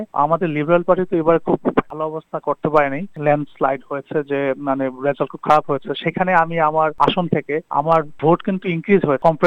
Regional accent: Bangladesh; now in Australia; আমি Bangladeshi first of all, second হচ্ছে আমি এখানে জন্মাই নাই, আমি এখানে থাকতেছি ওয়েস্টে থাকি 12-10 বছর ধরে, আর অস্ট্রেলিয়াতে আছি 15 বছর ধরে

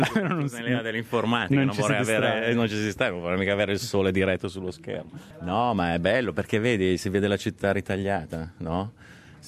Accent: Australia; io sono australiano

